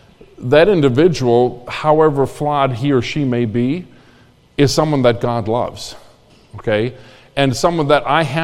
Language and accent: English; United States; It's my opinion, and I'm entitled to it because I'm an American, okay, and I'm a free thinker, okay?